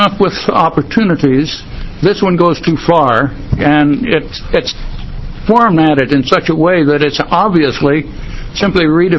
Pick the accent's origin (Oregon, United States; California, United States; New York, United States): Oregon, United States; Sweet Home; I'm from Sweet Home, Oregon, and I wish to speak in opposition to Senate Bill 1073.